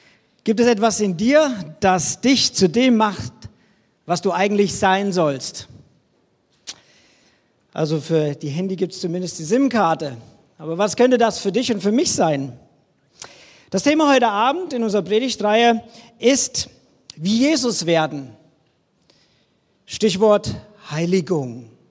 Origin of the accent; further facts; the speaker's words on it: West Germany, Germany; ich als Wessi in den Osten komme ja mit was Gutem